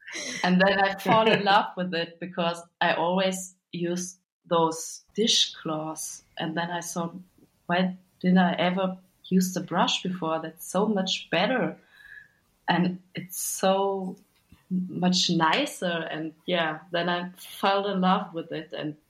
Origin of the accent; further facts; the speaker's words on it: Bielefeld, North Rhine-Westphalia, Germany; I'm from Bielefeld. It's the bigger city nearby. It's about 30 minutes by car, so quite near.